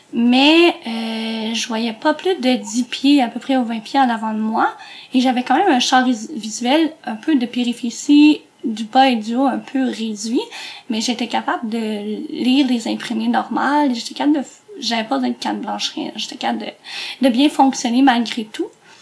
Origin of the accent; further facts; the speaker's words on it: Granby, Quebec, Canada; moi, je suis originaire de Granby. Donc, je suis pas originaire de Montréal.